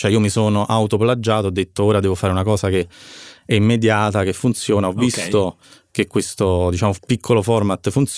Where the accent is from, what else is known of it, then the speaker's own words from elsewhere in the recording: Naples, Campania, Italy; also born or lived in Rome; io sono di Napoli ma ho vissuto tanti anni a Roma e vorrei fare un video a Napoli, vorrei tornare a Napoli per fare un video e riprendere tutti i posti della mia adolescenza